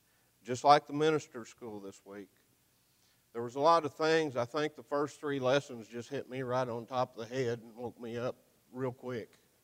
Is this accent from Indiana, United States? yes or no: yes; Indiana, United States; I've thought about going back home where I was born and raised there in Indiana.